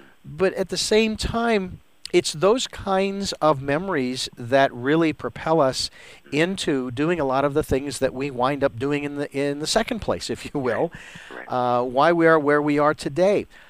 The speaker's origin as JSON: {"language": "English", "town": "Phoenix", "region": "Arizona", "country": "United States", "tie": "born or raised there", "said": "all of the various activities that went on around this time of the year here in my hometown of Phoenix, where we got ready for the holidays"}